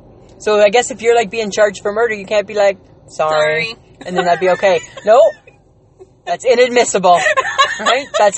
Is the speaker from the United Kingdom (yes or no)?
no; Ontario, Canada; Yes, he does, because he's a Saskatchewan boy, and I'm from Ontario.